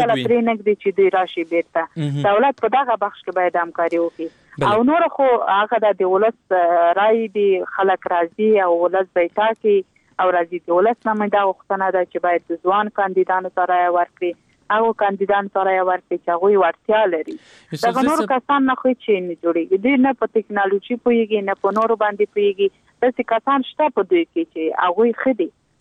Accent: Logar, Afghanistan; زه په خپل دغه لوګر ولایت څنګه چې زما د پلار ولایت او زما ټاټوبی دی

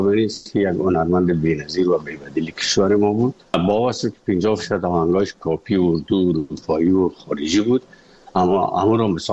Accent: Afghanistan; moved away; also born or lived in Moscow; از افغانستان برامدیم آمدیم سه مسکو 4 سال مسکو به بسیار سختی وردم

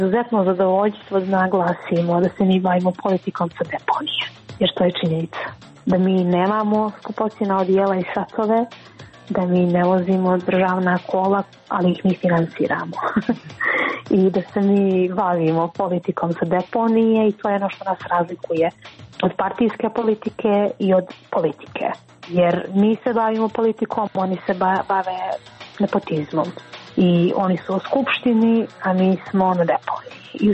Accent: Montenegro; Jer to je takva praksa kod nas u Crnoj Gori.

